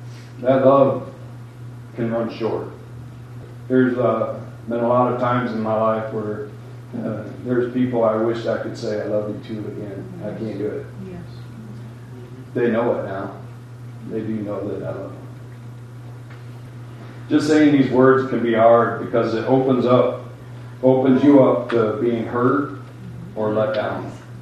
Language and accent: English; Rochelle, Illinois, United States; But I was raised in Rochelle around trains